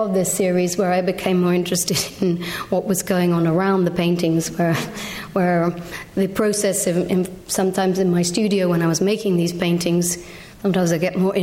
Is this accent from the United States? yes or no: no; England, United Kingdom; partly because of being English myself, partly because of wanting to make some kind of comment about what this site could mean in a contemporary sense.